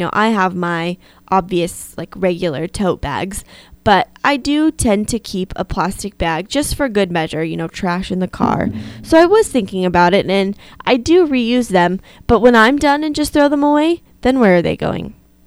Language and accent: English; Arizona, United States; I'm from Arizona, and they don't provide recyclable, like the recycling bins, the trash cans